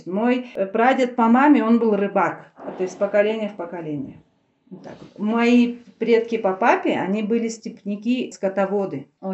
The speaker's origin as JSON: {"language": "Russian", "town": "Abakan", "region": "Khakassia", "country": "Russia", "tie": "born or raised there", "said": "Я сама родилась и выросла в Абакане."}